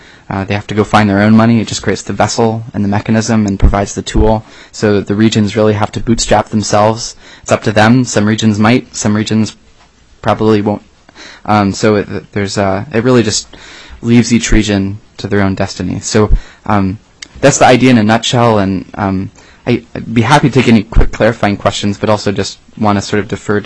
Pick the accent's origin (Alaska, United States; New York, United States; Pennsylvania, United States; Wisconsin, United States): Alaska, United States; growing up in Southeast, I'm just happen to be familiar with the fisheries of Southeast